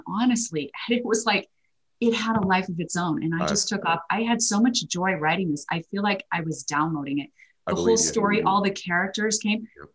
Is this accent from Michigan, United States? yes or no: no; Idaho, United States; I'm a girl from Idaho, grew up with a lot of potatoes, but no mangoes.